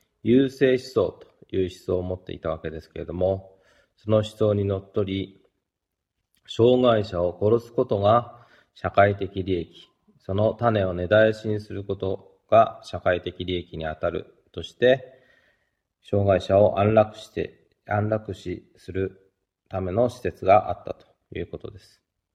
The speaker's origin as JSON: {"language": "Japanese", "region": "Kanagawa", "country": "Japan", "said": "私自身、相模原近くの出身ですし、母が養護学校の教師をしていたということで"}